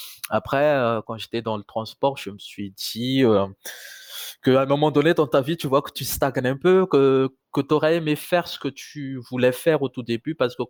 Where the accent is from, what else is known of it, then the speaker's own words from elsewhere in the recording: Madagascar; moved away; au tout début quand je suis parti de Madagascar, je pensais pas forcément à me dire « Ah, je vais revenir à Madagascar à telle ou telle date ».